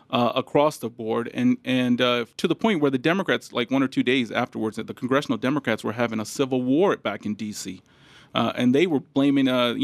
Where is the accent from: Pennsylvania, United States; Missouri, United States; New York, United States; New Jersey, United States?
Pennsylvania, United States; Philadelphia; Pennsylvania, my home state, and all of a sudden, I'm from Philadelphia. I know the county.